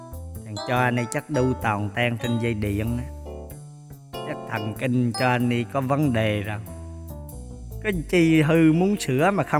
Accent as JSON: {"language": "Vietnamese", "region": "Quang Nam", "country": "Vietnam", "tie": "born or raised there", "said": "Dạ em là người sinh ra và lớn lên ở xứ Quảng."}